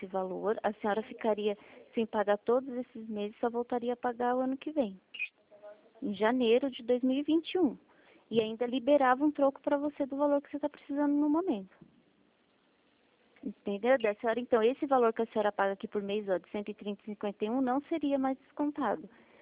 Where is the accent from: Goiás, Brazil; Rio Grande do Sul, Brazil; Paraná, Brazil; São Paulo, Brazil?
São Paulo, Brazil; Itatiba; eu sou de Itatiba.